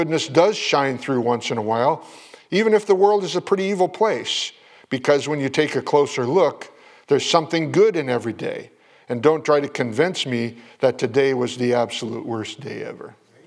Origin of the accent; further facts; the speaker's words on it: New England, United States; I'm from New England, but I've spent a lot of time in Massachusetts.